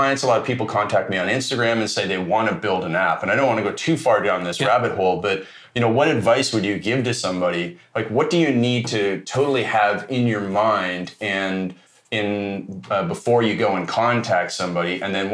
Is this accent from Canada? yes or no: yes; Canada; We're both Canadian, both hockey players, and both from the same part of the country.